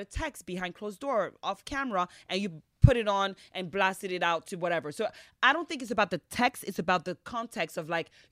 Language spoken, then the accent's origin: English; Miami, Florida, United States; now in Potomac, United States; I lived in Miami for the past 30 plus years and I just moved like when Miles was what, 2? So I am from Miami, honey. I am not Miami-ish.